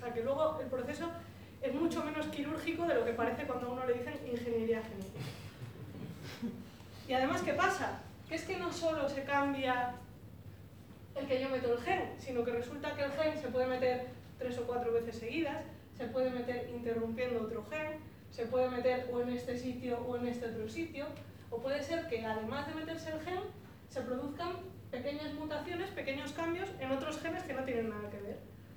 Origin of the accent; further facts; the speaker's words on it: Cantabria, Spain; vengo de Cantabria